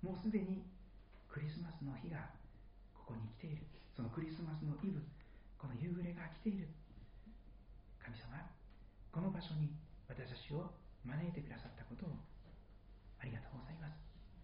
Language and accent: Japanese; Shikoku, Japan; 私四国の出身ですから